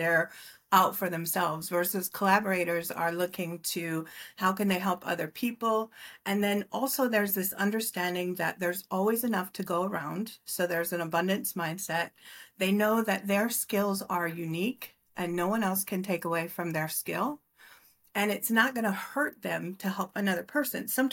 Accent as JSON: {"language": "English", "region": "Iowa", "country": "United States", "lives_now": "California, United States", "said": "I'm actually from Iowa, but I live in California."}